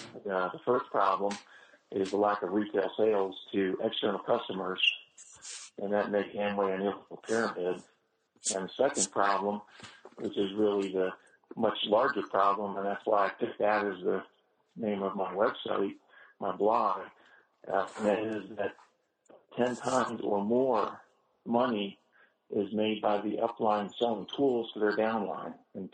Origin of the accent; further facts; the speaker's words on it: Florida, United States; now in Plano, United States; Well, I live in Plano, Texas, which is just north of Dallas. Well, actually, I'm from Florida originally.